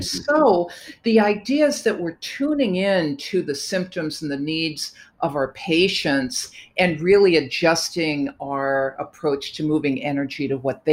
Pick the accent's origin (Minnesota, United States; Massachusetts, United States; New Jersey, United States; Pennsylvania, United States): Massachusetts, United States; Boston; As you can tell, I'm from Boston, from a very academic and scientific family.